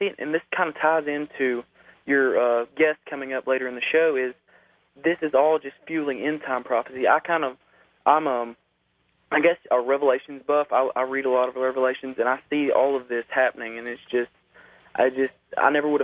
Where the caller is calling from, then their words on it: Alabama, United States; from Alabama.